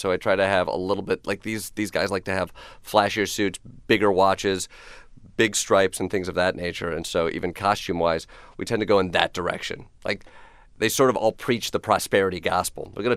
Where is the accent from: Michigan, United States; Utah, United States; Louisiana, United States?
Michigan, United States; now in New York, United States; I come from Michigan, and I have family members who grew up hunters and had guns, and then moving to New York, the debate surrounding guns is very different than the one that was happening in Michigan.